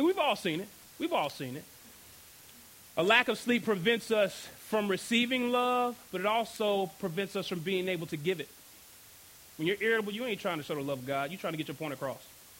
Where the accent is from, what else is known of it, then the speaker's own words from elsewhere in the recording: Dallas, Texas, United States; I am originally from Dallas.